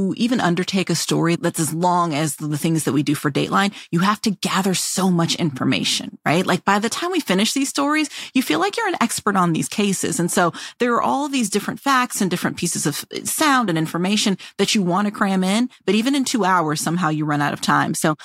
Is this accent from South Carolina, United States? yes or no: no; Oklahoma, United States; I grew up in Oklahoma. Everybody has storm cellars for the most part.